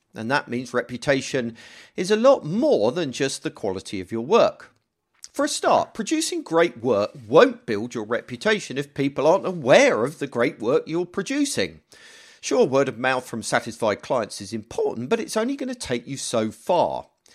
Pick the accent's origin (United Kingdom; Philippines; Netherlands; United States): United Kingdom; Might be because I'm British.